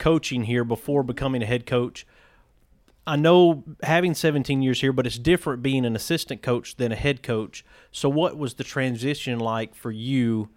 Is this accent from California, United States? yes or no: no; Birmingham, Alabama, United States; also born or lived in Athens; Now, coming from Birmingham, which I was born in Athens but moved to Birmingham because my granddad was a preacher, coming from Birmingham at Hueytown High School and even Irwin, girls' basketball was not at the top of the list.